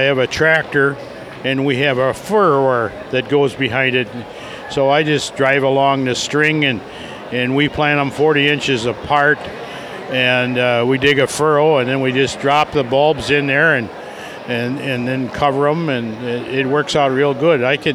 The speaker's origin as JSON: {"language": "English", "town": "Delano", "region": "Minnesota", "country": "United States", "said": "and I'm from Delano, Minnesota."}